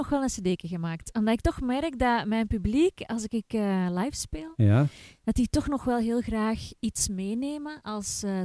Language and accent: Dutch; Bouwel, Antwerp, Belgium; En ik ben van Bouwel.